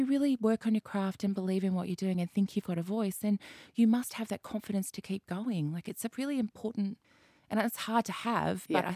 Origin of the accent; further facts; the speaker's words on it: Brisbane, Queensland, Australia; I grew up in Brisbane, which was, you know, on the back of the Joe era and the back of, like, you know, no arts funding and all this kind of stuff.